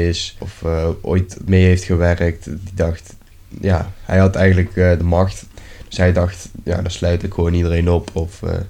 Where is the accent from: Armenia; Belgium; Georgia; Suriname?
Georgia; Dutch is a second language; moved away; ik ben 17. Mijn hobby's zijn sporten. En, ja, ik kom uit Georgië.